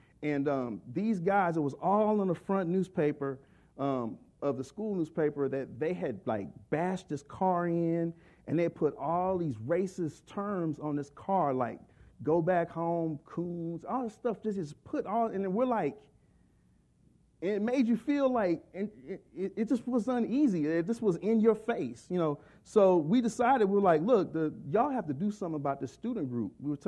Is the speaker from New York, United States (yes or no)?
no; Texas City, Texas, United States; You know, I'm from Texas City, Texas, originally. I went to Lamarck High School, which is Lamarck and Texas City.